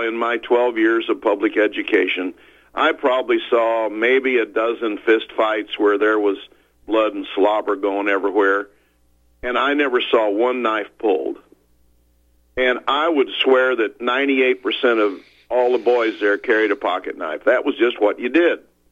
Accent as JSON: {"language": "English", "town": "Arnold", "region": "Missouri", "country": "United States", "tie": "born or raised there", "said": "I was just up the road from you at Fox High School in Arnold, and I don't think we had any black students at all, and we had some Mexican descent people there, yeah."}